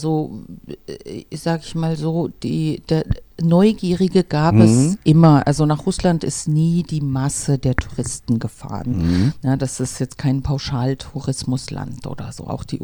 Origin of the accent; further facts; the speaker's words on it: Germany; Also ich habe eine russisch-ukrainische Mutter und einen deutschen Vater. Ich bin quasi in der DDR geboren, aufgewachsen, zur Schule gegangen und deswegen quasi kulturell in beiden Kulturen beheimatet, in der deutschen, in der russischen, in der ukrainischen